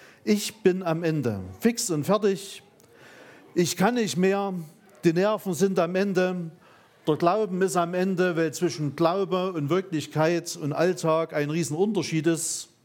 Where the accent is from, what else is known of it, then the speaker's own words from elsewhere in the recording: Saxony, Germany; Also, ich komme ja aus dem Erzgebirge.